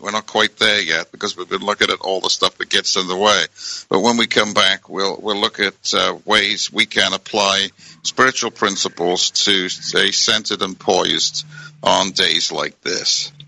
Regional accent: United Kingdom; I grew up in Britain

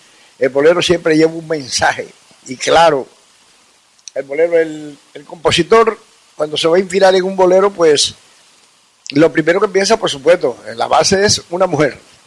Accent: Santiago de Cuba, Cuba; un músico santiaguero, un sonero, un cubano músico

